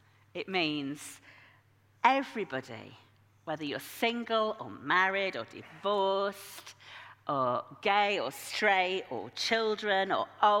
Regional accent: Yorkshire and the Humber, United Kingdom; I grew up in Yorkshire, the place where God comes from.

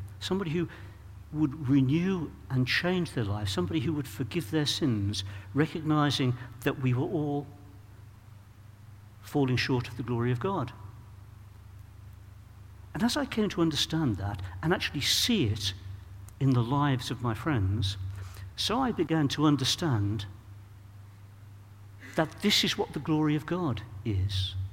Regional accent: Birmingham, West Midlands, United Kingdom; I supported Aston Villa because I was a Brummie. I grew up in Birmingham

